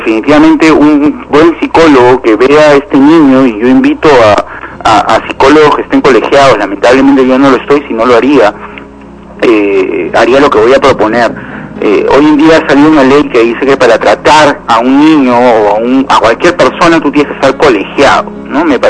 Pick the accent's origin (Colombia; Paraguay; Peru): Peru; podríamos evitar más sufrimiento, más dolor, como el que estamos viendo como peruanos, ¿no?